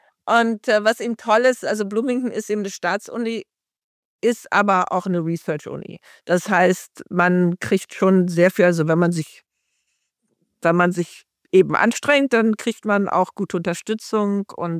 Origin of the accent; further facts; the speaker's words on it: Hanover, Lower Saxony, Germany; Aber ich komme hier aus Hannover und die Hamburger haben auch immer auf uns runtergeguckt